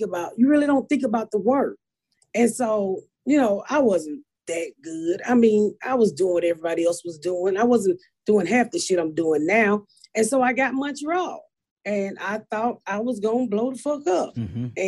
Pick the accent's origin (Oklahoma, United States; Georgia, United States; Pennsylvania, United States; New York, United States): Georgia, United States; Atlanta; I'm from Atlanta. So, you know, here in Atlanta, you got an urban scene and then you got a mainstream scene.